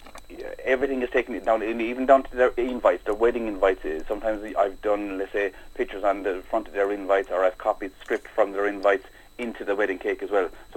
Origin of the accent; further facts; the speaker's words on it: Youghal, Munster, Ireland; I'm originally from Youghal. And my grandmother there used to live down underneath the arch on Grattan Street